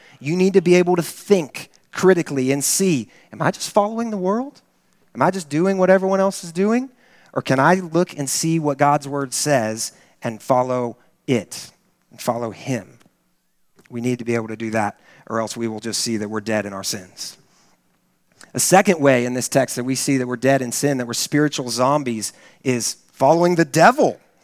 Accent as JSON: {"language": "English", "region": "Kansas", "country": "United States", "tie": "born or raised there", "moved": "yes", "lives_now": "Texas, United States", "said": "It's interesting coming to Texas, I grew up in Kansas, and we like sports in Kansas"}